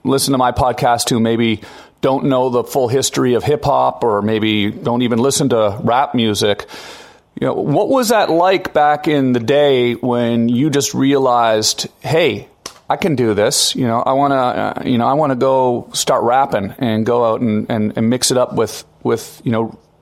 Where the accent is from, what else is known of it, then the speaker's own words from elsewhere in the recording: Canada; I'm Canadian, so.